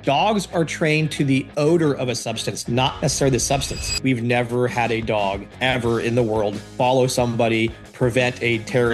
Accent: Florida, United States; So for me, as a little kid, I grew up in Florida, and my neighbor was the guy who kind of started police canines in the state.

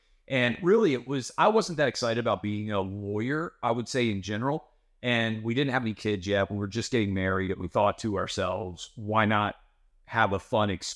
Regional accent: Nashville, Tennessee, United States; also born or lived in Washington, D.C.; Loved being in D.C., born and raised in Nashville, public school kid, K through 12, got a scholarship to go to GW.

